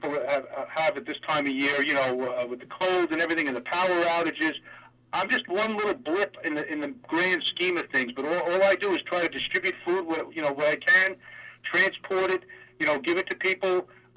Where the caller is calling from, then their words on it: Huntington, New York, United States; I'm calling from Huntington. We're on our way to distribute food, as we do every Tuesday night in Huntington.